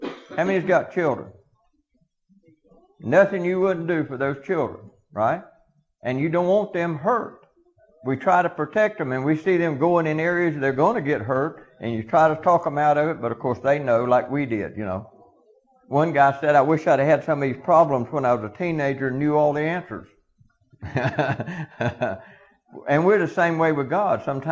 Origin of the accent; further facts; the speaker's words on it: Georgia, United States; I grew up extremely poor in South Georgia.